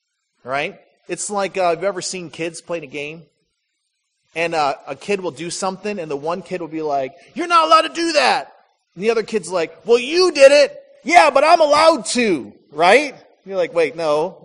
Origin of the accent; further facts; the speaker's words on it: Michigan, United States; I grew up in Michigan, my wife grew up in West Virginia.